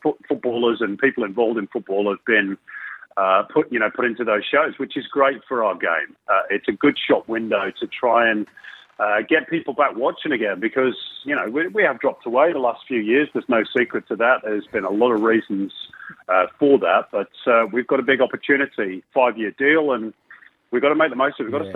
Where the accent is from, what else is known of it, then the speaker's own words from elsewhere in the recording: Manchester, North West England, United Kingdom; now in Australia; Aussie rules? I grew up in Manchester.